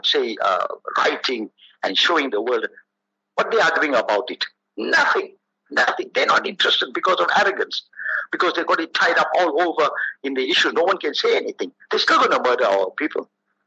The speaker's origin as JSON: {"language": "English", "country": "South Africa", "said": "I'm a South African. I'm an African. Me, I'll die here in the soil here in South Africa."}